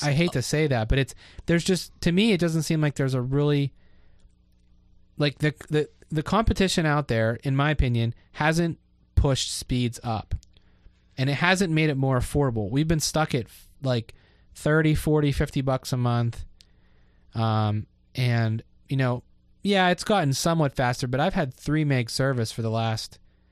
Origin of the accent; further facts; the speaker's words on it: Ebensburg, Pennsylvania, United States; just like I'm from Ebensburg, and originally it was, when I was a kid, it was like TCI cable.